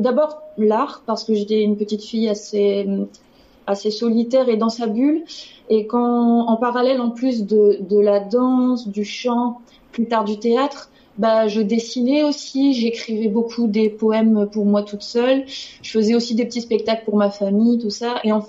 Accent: Hauts-de-France, France; now in Paris, France; Je viens du Nord à l'origine et je suis arrivée à Paris en 2017

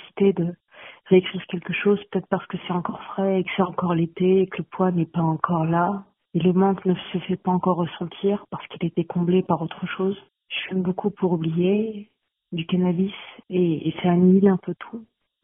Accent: Roubaix, Hauts-de-France, France; je viens de Roubaix, j'ai 33 ans

